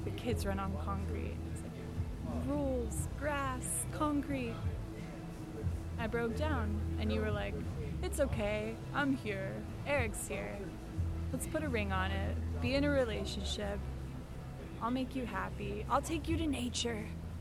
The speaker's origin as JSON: {"language": "English", "region": "New Jersey", "country": "United States", "said": "I'm from New Jersey. I don't have a soul."}